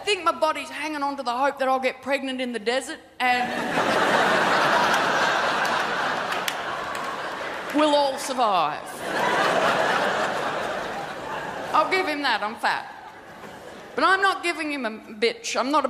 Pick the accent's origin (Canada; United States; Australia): Australia; Tasmania; From the years 1989 to 1997, right, this is 10 years, effectively my adolescence. Tasmania was at the centre of a very toxic national debate about homosexuality and whether or not it should be legalised. And I'm from the northwest coast of Tasmania